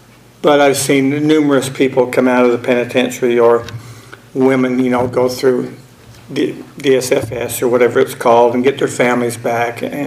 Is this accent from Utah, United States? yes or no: yes; Utah, United States; And I'm from Utah, a long ways away. Anyway, I grew up in that faith, the LDS faith, and I just didn't fit in.